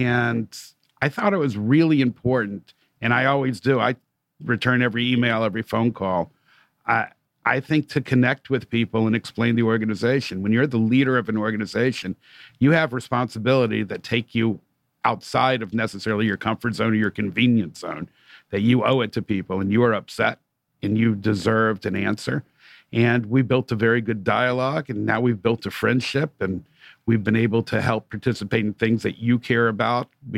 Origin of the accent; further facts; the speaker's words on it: Georgia, United States; because I've been so fortunate to have a great career in my hometown where I'm a native.